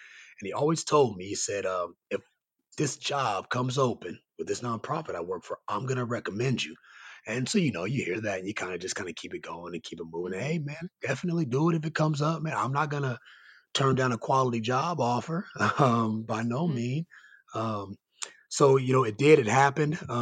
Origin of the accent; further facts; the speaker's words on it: Topeka, Kansas, United States; I'm from Topeka, lived in Topeka my whole life, dang near.